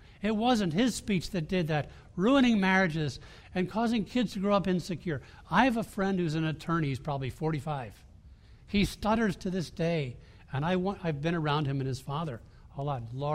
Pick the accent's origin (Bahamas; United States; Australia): Bahamas; But I was brought up in the Bahamas when it was still part of the Commonwealth.